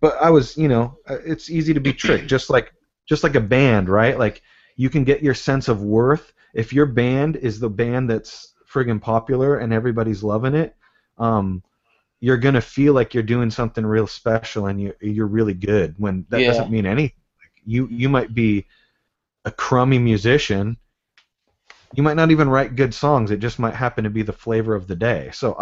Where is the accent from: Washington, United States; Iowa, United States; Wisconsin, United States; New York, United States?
Washington, United States; Port Angeles; even growing up in my hometown, which is about 2 hours west of Seattle in a small town called Port Angeles, I never fit in with Christians.